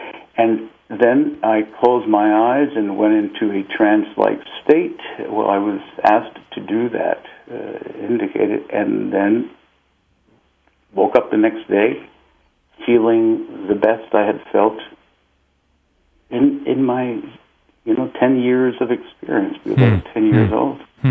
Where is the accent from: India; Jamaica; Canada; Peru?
Peru; English is a second language; moved away as an adult; now in United States; For I was born in Peru and lived continuously there until I was 18 when I came to the United States